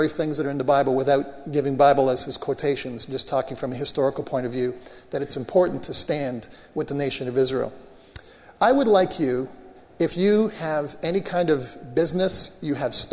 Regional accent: Canada; And so I was very proud as a Canadian on Monday to hear the Prime Minister's speech.

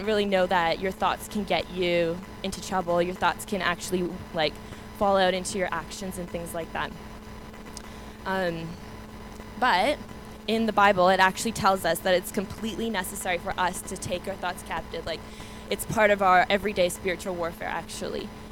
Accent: Canada; the States kicked me out as a Canadian, so I'm back here

